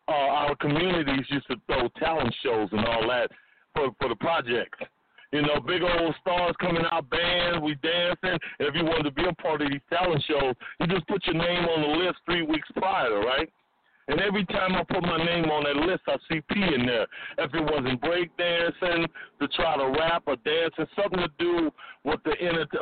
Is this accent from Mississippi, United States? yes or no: no; New Orleans, Louisiana, United States; we're from New Orleans, Louisiana, right? We still got these accents.